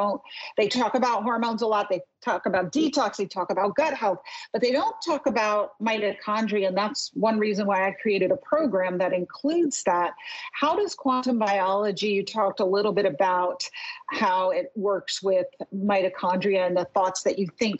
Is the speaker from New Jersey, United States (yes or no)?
no; New York, United States; which is my nature as a New Yorker. I come head on.